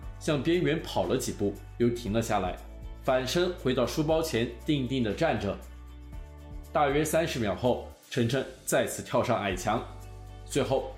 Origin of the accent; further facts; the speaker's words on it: China; 我们中国人当然可以基于自己的经历和价值观来反对大麻合法化